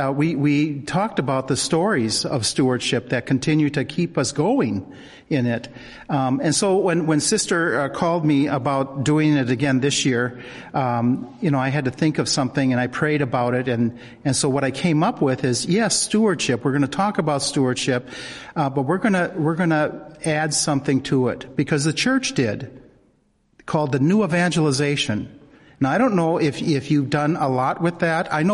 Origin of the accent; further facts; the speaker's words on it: Minot, North Dakota, United States; I'm from North Dakota. Yeah. Oh, you remember the one from North Dakota. Okay. And I'm still from North Dakota. I'm from Minot.